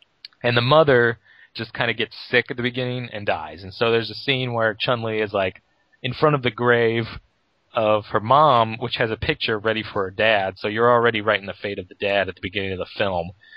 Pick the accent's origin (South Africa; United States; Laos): Laos; I'm from Laos.